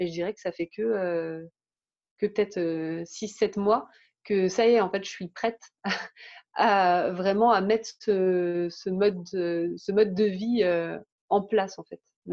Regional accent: Paris, Île-de-France, France; vu que j'ai grandi à Paris, en région parisienne

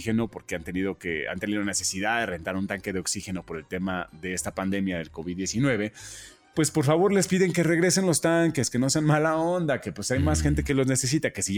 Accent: Mexico; porque somos mexicanos, claro que sí.

